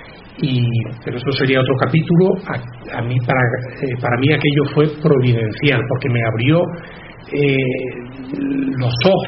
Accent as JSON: {"language": "Spanish", "town": "Huelva", "region": "Andalusia", "country": "Spain", "tie": "born or raised there", "also_born_or_lived": "Tenerife", "said": "soy jesuita, originario de Huelva, nacido en Tenerife, siempre lo digo por honor a mi madre, porque toda mi familia materna es canaria y mi abuela materna además era de la isla de La Palma."}